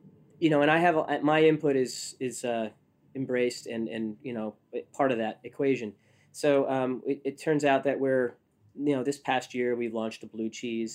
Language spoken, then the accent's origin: English; Northeast, United States; I'm from the Northeast.